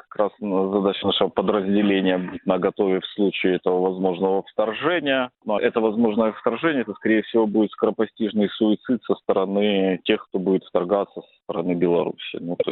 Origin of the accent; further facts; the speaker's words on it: Zaporizhzhia, Zaporizhzhia Oblast, Ukraine; Я сам из Запорожья, ну, значительную часть жизни жил